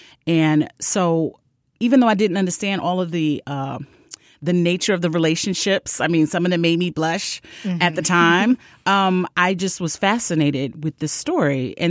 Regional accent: Brooklyn, New York, United States; I was one of those kids growing up in Brooklyn, like the minute I knew Spike had a production office on DeKalb, I would stalk it

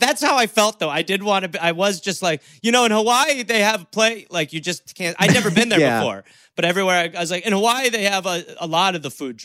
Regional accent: United Kingdom; I realized that I am English because it is alcohol.

